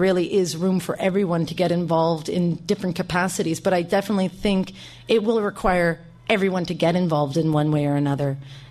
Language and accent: English; Sudbury, Ontario, Canada; I grew up in Sudbury, and this is a region that's heavily mined.